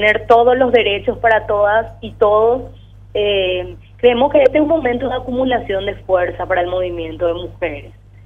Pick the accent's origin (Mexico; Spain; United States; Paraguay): Paraguay; tenemos una historia de resistencia muy grande como mujeres paraguayas.